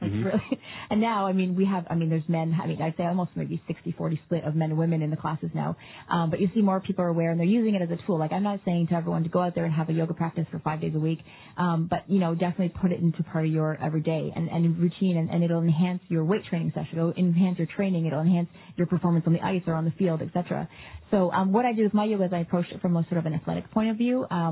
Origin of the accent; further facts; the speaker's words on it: Toronto, Ontario, Canada; I was at Air Canada Center.